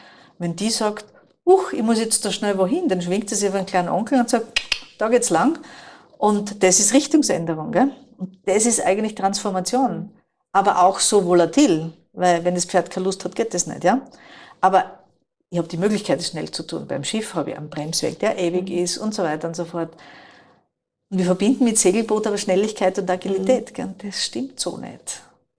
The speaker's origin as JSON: {"language": "German", "region": "Styria", "country": "Austria", "said": "Wir sind aus der Südoststeiermark, wir sagen, das ist beim Machen so geworden."}